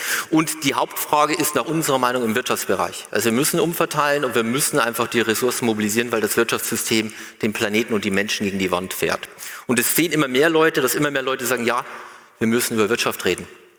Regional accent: Bavaria, Germany; Ich komme aus Bayern.

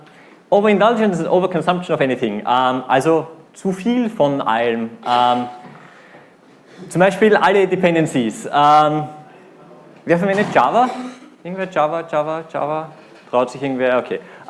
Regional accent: Vienna, Austria; wie man schon hört, aus Österreich, also ich bin aus Wien.

